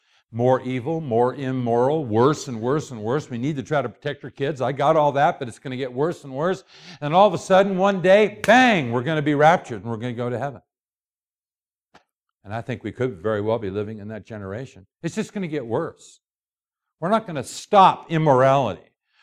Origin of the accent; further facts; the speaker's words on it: Prescott, Arizona, United States; now in Wichita, United States; I'm from Prescott, back Prescott Valley, and you go outside my house at night, you can't hear anything. You wonder, does anybody live around here? Now I'm down downtown Wichita.